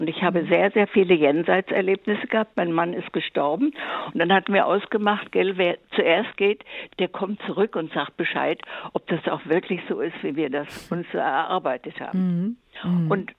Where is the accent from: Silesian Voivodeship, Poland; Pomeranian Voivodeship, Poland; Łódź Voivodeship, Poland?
Silesian Voivodeship, Poland; moved away; 93 bin ich noch. Und habe also alles hinter mich gebracht. Ich komme aus Schlesien, vertrieben